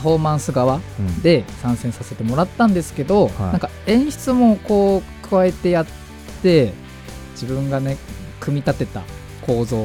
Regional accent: Fujisawa, Kanagawa, Japan; 藤沢出身の俳優タレントとして活動する

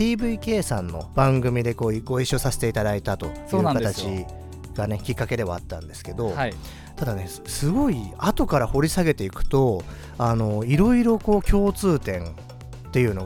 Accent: Fujisawa, Kanagawa, Japan; 私はですね、生まれも育ちも藤沢の、クレイン不動産の

